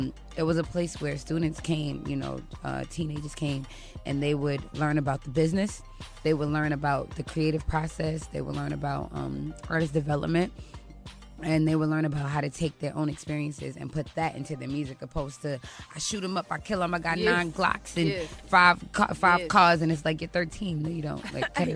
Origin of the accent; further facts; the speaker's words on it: Brooklyn, New York, United States; also born or lived in Baltimore; I am from Bedford Stuyvesant, the livest one. Understand that?